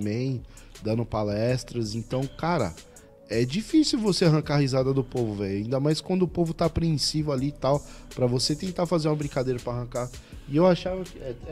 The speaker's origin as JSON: {"language": "Portuguese", "town": "Osasco", "region": "São Paulo", "country": "Brazil", "tie": "born or raised there", "said": "Eu sou aqui do lado de Osasco mesmo."}